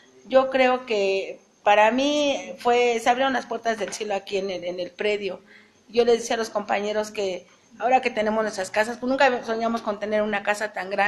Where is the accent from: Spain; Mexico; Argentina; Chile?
Mexico; luchar porque tengamos una mejor vida como mexicanos.